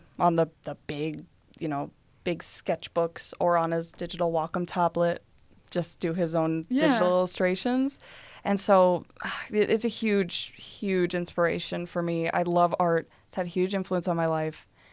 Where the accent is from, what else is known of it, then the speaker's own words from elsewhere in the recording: Toledo, Ohio, United States; Yeah. So I grew up in Toledo, Ohio. Mostly went to Sylvania schools.